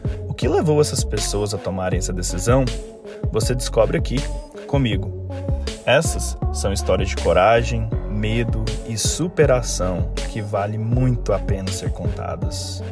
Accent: Goiás, Brazil; moved away; Vim com a minha mãe, ela me trouxe. Eu vim em 2001, sou de Goiás

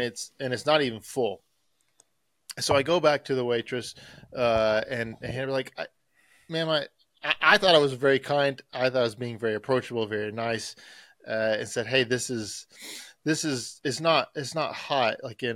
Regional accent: Canyon, Texas, United States; from Canyon, Texas. Man, Texas is just so good.

